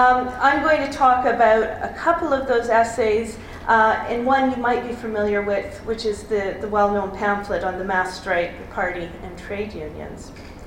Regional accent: Canada; So, being a Canadian

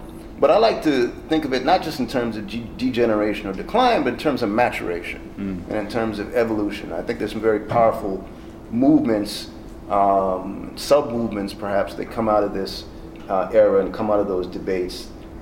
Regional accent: Guyana; born there; my own native Guyana. I was born in Guyana, South America.

